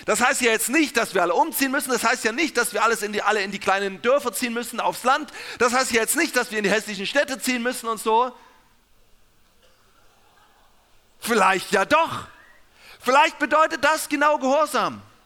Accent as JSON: {"language": "German", "region": "Saxony", "country": "Germany", "moved": "yes", "lives_now": "southern Germany", "said": "Ich komme ja ursprünglich nicht hier aus dem Süden und ich komme eigentlich aus dem Erzgebirge. Ja? Und ja, Osten rockt."}